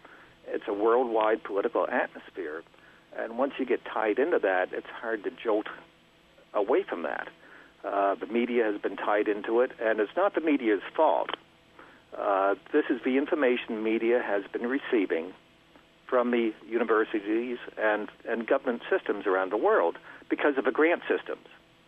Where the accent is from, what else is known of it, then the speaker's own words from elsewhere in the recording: Florida, United States; But I'm from Florida. That's my home base, and right now I'm up in Maine.